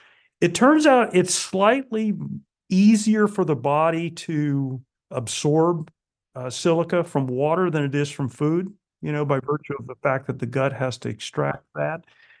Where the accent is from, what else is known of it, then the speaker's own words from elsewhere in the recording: Florida, United States; I grew up in South Florida and we had well water.